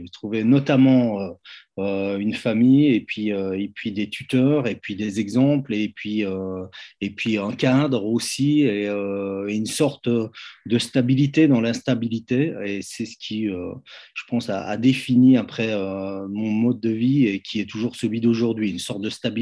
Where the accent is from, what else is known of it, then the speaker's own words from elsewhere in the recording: Herstal, Wallonia, Belgium; je suis né, j'ai passé mon enfance à Herstal